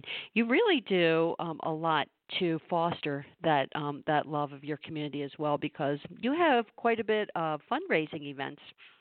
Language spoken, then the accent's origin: English; Maryland, United States; For instance, I grew up in Maryland, and I was Maryland has beautiful farms